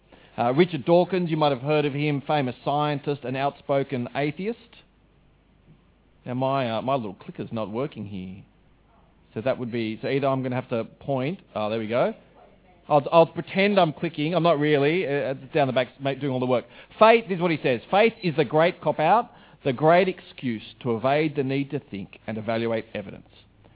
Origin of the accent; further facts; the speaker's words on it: Fiji; We're not from Hawaii, we're from Fiji.